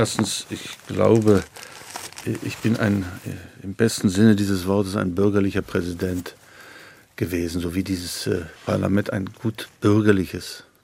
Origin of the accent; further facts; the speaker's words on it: Thuringia, Germany; bin in Südthüringen aufgewachsen